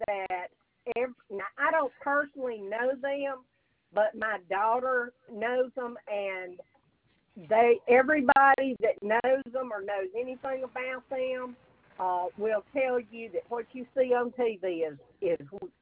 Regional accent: Prentiss, Mississippi, United States; She is from my hometown of Prentice, which is about 45 miles from Laurel, and actually, Katie's mother and I went to school together.

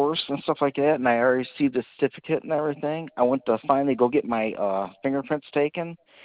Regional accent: Ohio, United States; Okay, I'm out of state. I'm from Ohio. It's 44077 Ohio.

